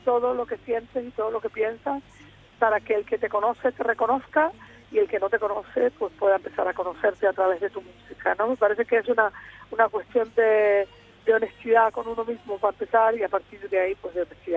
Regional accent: Canary Islands, Spain; moved away; cuando yo me fui de mi tierra, yo soy de una isla muy chiquita, yo soy de una isla que se llama Lanzarote, que está en las Islas Canarias.

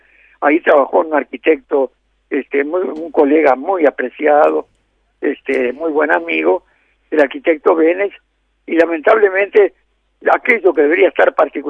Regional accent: Uruguay; le digo la verdad como uruguayo

